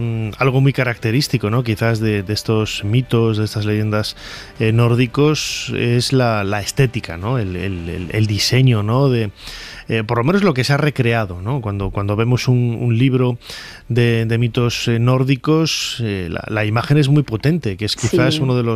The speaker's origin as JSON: {"language": "Spanish", "town": "León", "region": "Castile and León", "country": "Spain", "said": "Yo que soy de León, yo recuerdo hace muchísimos años cuando tuve noticia de que los vikingos habían llegado a León"}